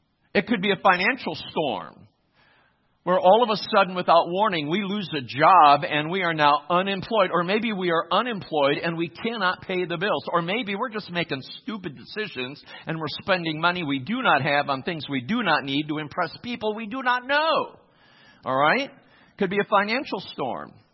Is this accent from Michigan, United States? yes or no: yes; Muskegon, Michigan, United States; I was born and raised in Muskegon, Michigan. My whole family still lives there.